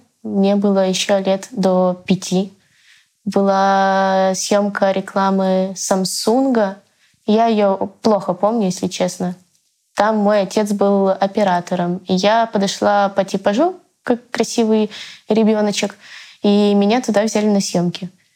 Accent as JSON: {"language": "Russian", "region": "Kyiv", "country": "Ukraine", "said": "мне 20 лет, я из Киева."}